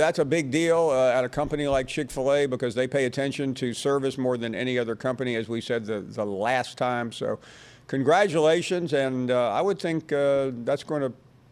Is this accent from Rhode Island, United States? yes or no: no; Memphis, Tennessee, United States; I grew up in Memphis for the University of Memphis Tigers. And the biggest rival as a kid was Louisville.